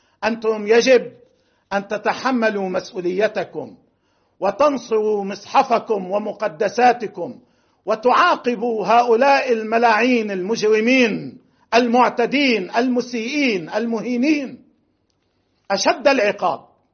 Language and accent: Arabic; Lebanon; وهكذا نفهم ما جرى عندنا في لبنان 1982